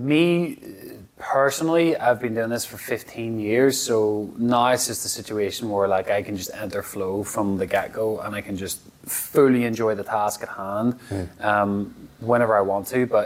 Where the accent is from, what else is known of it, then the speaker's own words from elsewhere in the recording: Belfast, Northern Ireland, United Kingdom; because I came from Belfast.